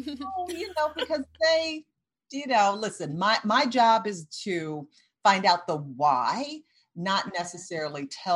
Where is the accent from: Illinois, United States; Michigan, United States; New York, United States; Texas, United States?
Michigan, United States; Detroit; So when I grew up in Detroit, Michigan.